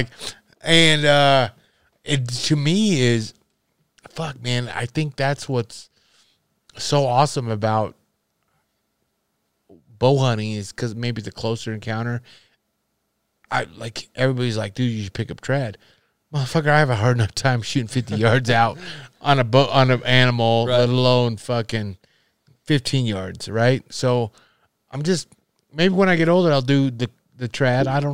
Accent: Nebraska, United States; I grew up in Nebraska, and rifle hunting, I kill whitetail all the time.

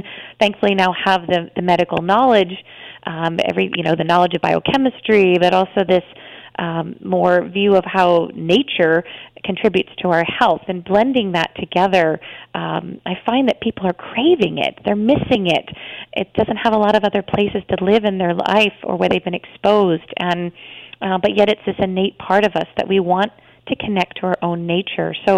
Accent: Midwest, United States; I was from the Midwest. My mom was a nurse, but we thankfully didn't go to the doctor very often

